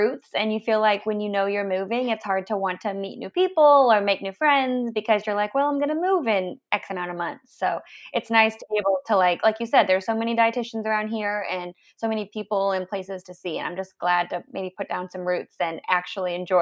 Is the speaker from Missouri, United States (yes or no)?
yes; St. Louis, Missouri, United States; But I'm originally from the St. Louis area, and then I went to school to be a dietitian at Western Kentucky University